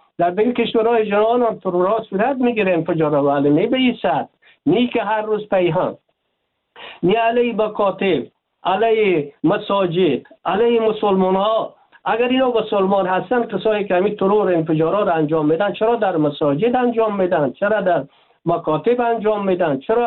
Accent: Afghanistan; ما افغان هستیم،

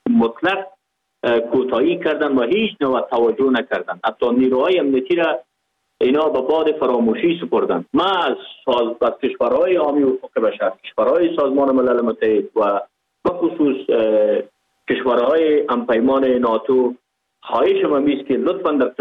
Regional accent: Pakistan; born or raised there

